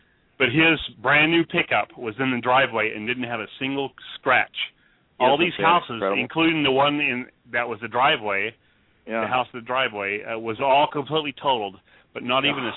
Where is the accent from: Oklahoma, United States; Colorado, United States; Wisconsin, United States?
Oklahoma, United States; Bartlesville; No, but, you know, I used to live in, growing up in Bartlesville, Oklahoma, and I'd see tornadoes every once in a while dropping down out of the clouds.